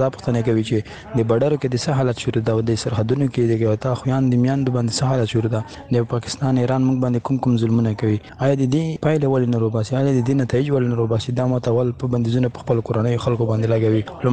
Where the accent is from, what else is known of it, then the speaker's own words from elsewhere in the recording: Afghanistan; now in United Arab Emirates; لربی متحده امارات نه. زه د یو افغان په حیث د ازادۍ راډیو پیغام پرې کېدم.